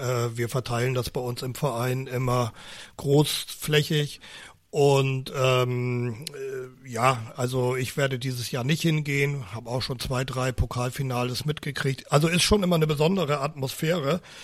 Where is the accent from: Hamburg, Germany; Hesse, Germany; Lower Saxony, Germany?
Lower Saxony, Germany; Ich komme ja vom Dorf aus Nordniedersachsen